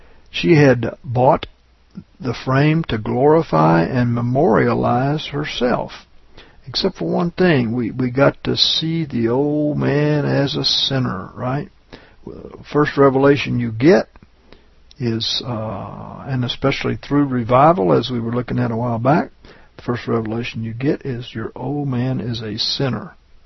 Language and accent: English; Louisiana, United States; I was raised in Louisiana